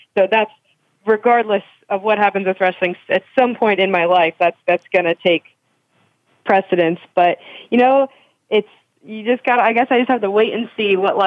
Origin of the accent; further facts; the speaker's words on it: State College, Pennsylvania, United States; now in Pittsburgh, United States; it kind of got introduced to me when I moved to Pittsburgh from State College for school